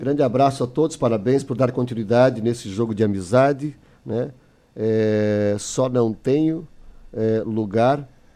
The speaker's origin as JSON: {"language": "Portuguese", "town": "Santana", "country": "Brazil", "tie": "born or raised there", "said": "E ele sempre fala com muito orgulho de Santana, minha terra natal"}